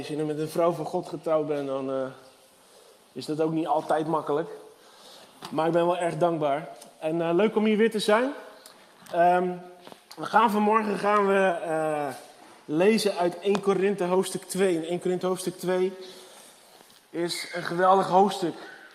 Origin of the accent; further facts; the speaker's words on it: Rotterdam, South Holland, Netherlands; also born or lived in Barendrecht; We komen uit Rotterdam-Zuid. We wonen in Rotterdam-Zuid. Ik ben een deel van mijn leven opgegroeid in Barendrecht. Hier aan de andere kant van de sloot. En nu wonen we al een tijdje in Rotterdam.